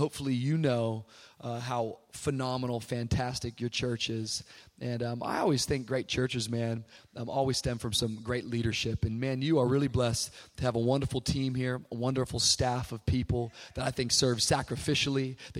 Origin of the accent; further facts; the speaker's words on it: Miami, Florida, United States; But I come from Miami, Florida, as maybe you heard this morning if you were here this morning.